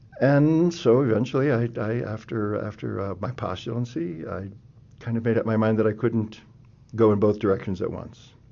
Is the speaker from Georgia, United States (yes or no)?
no; Canton, Ohio, United States; I'm from Canton.